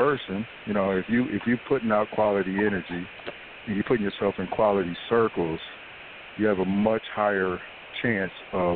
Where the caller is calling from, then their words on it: Ann Arbor, Michigan, United States; Ann Arbor, Michigan.